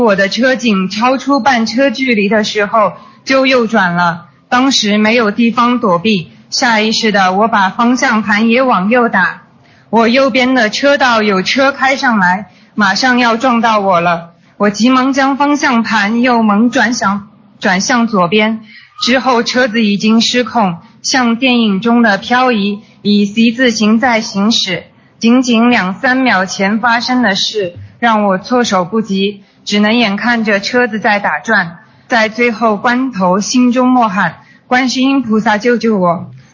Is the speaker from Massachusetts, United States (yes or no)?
no; New York, United States; 我是来自美国纽约的